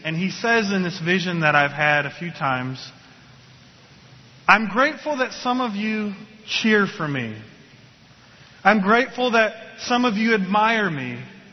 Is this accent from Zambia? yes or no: no; Detroit, Michigan, United States; I'm from Detroit. Born, raised, for the most part, have lived most of my life in the metro Detroit area.